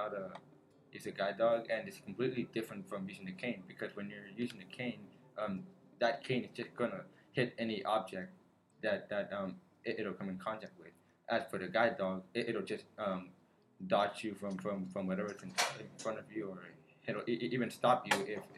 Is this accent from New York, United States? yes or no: no; San Jose, California, United States; I am from San Jose, California. This is my fifth time coming up here to camp.